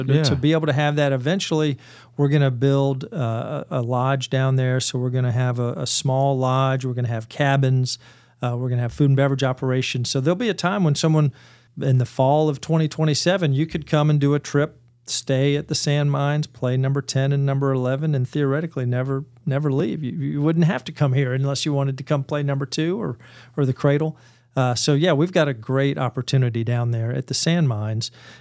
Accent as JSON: {"language": "English", "town": "Augusta", "region": "Georgia", "country": "United States", "tie": "born or raised there", "said": "even though I grew up in Augusta and I'm used to pollen."}